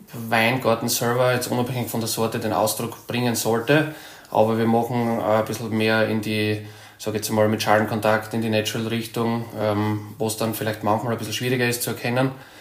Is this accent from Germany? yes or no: no; Styria, Austria; bei uns in der Südsteiermark natürlich Sauvignon doch sehr, ich sage jetzt einmal, vorrangig Sauvignon anpflanzt worden ist in den letzten Jahren.